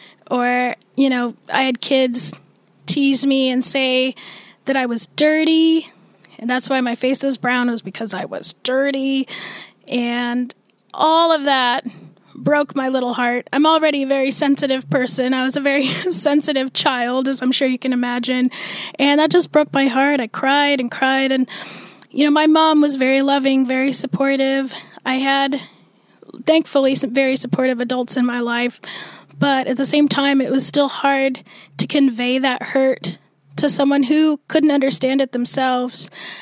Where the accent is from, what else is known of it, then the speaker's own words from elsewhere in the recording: Snohomish, Washington, United States; also born or lived in Calcutta, India; And I grew up in Snohomish, Washington, so a little north of Seattle. But I've lived in Washington my whole life.